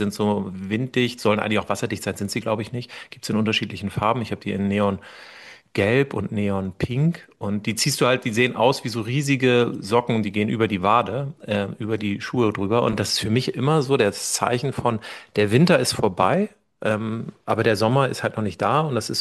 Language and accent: German; Germany; Ich komme ja aus der Nähe von Hamburg und das heißt wirklich so, das ist ja der ehemalige Zonenrandbezirk. Also von mir zur ehemaligen Zonengrenze sind es ja, weiß nicht, 10 Kilometer oder so.